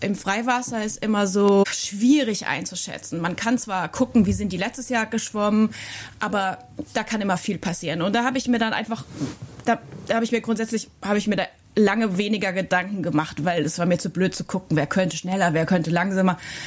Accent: Aschaffenburg, Bavaria, Germany; Ich komme ja aus Aschaffenburg, also aus Unterfranken, da wo wir gerade sind. Ich bin jetzt wieder zu meinen Wurzeln zurückgekommen.

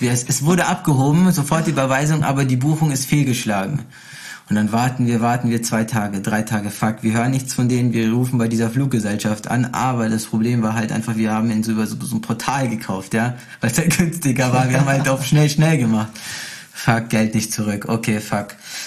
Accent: Brazil; Ich als Brasilianer, weißt du, man connectet sich halt auch gleich.

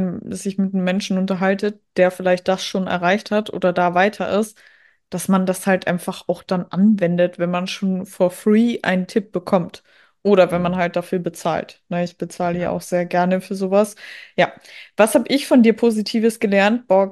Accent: Cologne, North Rhine-Westphalia, Germany; ich komme aus Köln.

